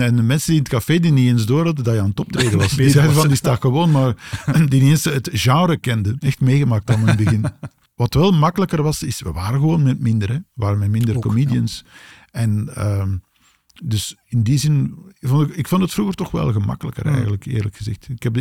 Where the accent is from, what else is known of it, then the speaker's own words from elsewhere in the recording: Aalst, Flanders, Belgium; Ik ben van Aalst.